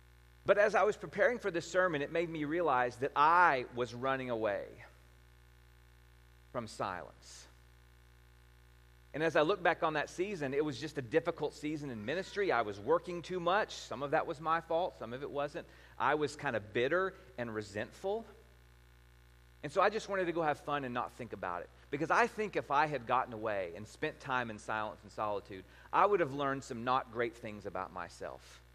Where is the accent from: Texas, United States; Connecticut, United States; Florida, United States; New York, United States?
Texas, United States; So I'm a Texan. I went to Austin and did all the stuff that, you know, you do.